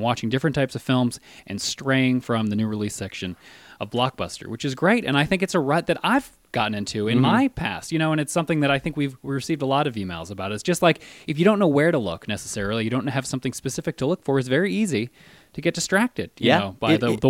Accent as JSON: {"language": "English", "town": "London", "region": "Ontario", "country": "Canada", "said": "I'm from London, Ontario, Canada"}